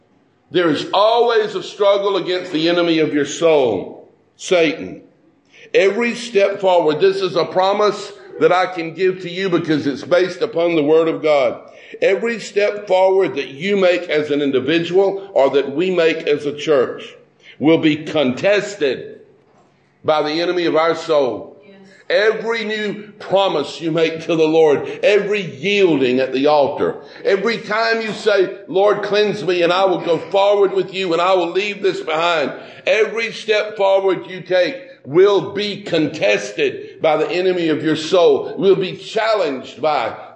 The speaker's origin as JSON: {"language": "English", "region": "the South", "country": "United States", "said": "Now, as a Southerner"}